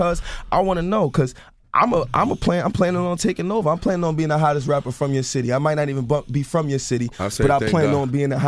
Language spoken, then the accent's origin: English; Harlem, New York, United States; But I guess I'm from Harlem, so I understand what he meant by, you know, me putting everything in yourself.